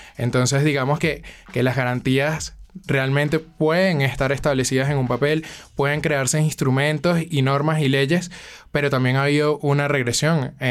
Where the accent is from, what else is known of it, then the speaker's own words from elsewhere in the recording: Valencia, Carabobo, Venezuela; moved away as an adult; now in Colombia; Yo llegué acá en 2020 desde Valencia, Venezuela, en busca de protección internacional precisamente por la persecución política en el país.